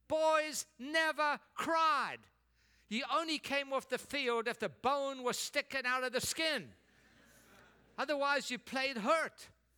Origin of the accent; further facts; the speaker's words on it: South Africa; Now, I grew up in South Africa.